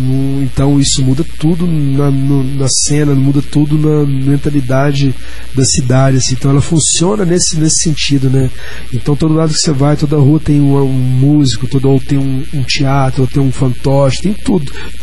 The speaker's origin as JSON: {"language": "Portuguese", "town": "Uberlândia", "region": "Minas Gerais", "country": "Brazil", "said": "eu sou de Uberlândia, Minas Gerais, que é interior, mas nem é tão pequeno assim."}